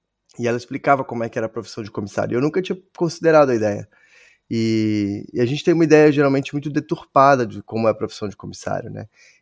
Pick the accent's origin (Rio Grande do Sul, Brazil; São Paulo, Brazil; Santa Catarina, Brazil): Santa Catarina, Brazil; Florianópolis; born there; nós nascemos, né? Eu e tu, Ana, a gente tava conversando um pouquinho antes, nascemos na mesma cidade, lá em Floripa, e dali pra frente o mundo virou nossa casa